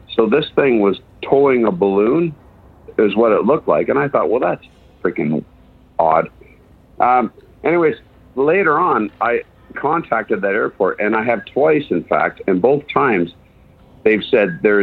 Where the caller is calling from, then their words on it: East Gwillimbury, Ontario, Canada; Hey, I'm over in East Gwillimbury. It's a little bit north of Toronto.